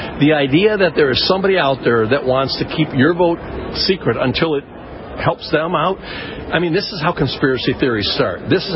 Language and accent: English; Michigan, United States; in my home state of Michigan, unfortunately, we have some of these big cities like Detroit and Flint and others